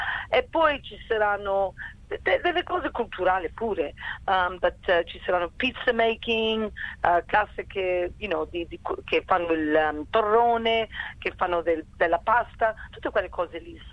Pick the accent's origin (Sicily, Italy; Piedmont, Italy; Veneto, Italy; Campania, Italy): Veneto, Italy; now in Melbourne, Australia; non è un piatto che si trova molto qui a Melbourne, e vogliamo promuovere questo piatto perché io sono veneta.